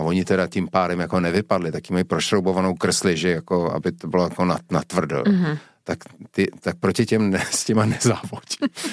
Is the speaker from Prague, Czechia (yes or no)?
yes; Prague, Czechia; protože já jsem byl ze Žižkova úplně z druhé strany